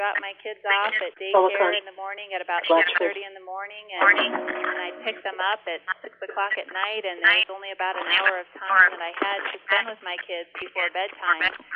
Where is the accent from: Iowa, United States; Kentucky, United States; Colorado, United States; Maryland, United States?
Iowa, United States; I was born and raised in Iowa, and I graduated from the University of Iowa College of Dentistry in 1998